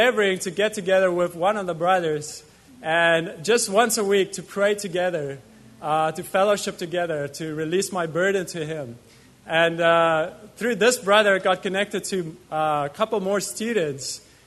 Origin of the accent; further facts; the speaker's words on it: South Africa; moved away; a year ago, I came from South Africa and started serving the Lord here full time.